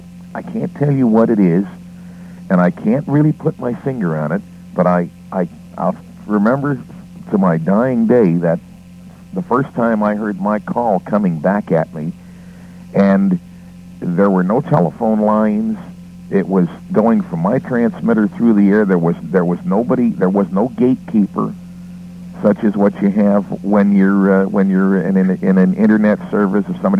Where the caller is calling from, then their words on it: Van Alstyne, Texas, United States; calling from Van Alstine, Texas again.